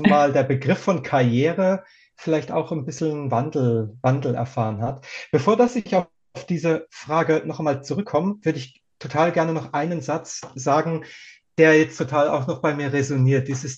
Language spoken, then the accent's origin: German; Stuttgart, Baden-Württemberg, Germany; wie man bei uns in Stuttgart sagt